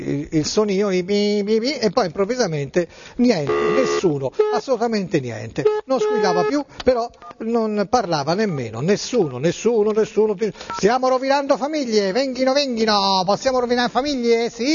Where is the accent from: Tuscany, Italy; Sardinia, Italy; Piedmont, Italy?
Tuscany, Italy; Florence; Io sono toscano, non so se la mi capisce, sono di Firenze.